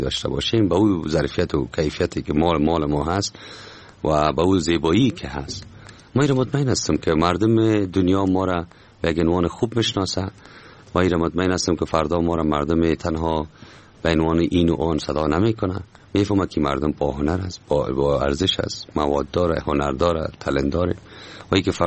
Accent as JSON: {"language": "Persian", "country": "Afghanistan", "also_born_or_lived": "Australia", "said": "یک به واضح است وطنم هست، مردمم هست"}